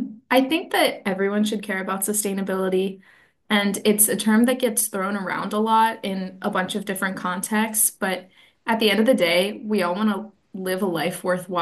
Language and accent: English; Baltimore, Maryland, United States; I'm from Baltimore, Maryland